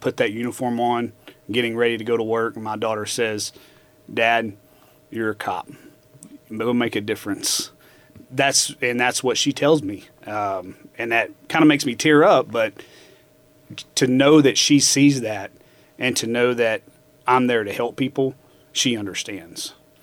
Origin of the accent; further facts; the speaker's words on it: Mississippi, United States; now in Missouri, United States; And I'm originally from Mississippi.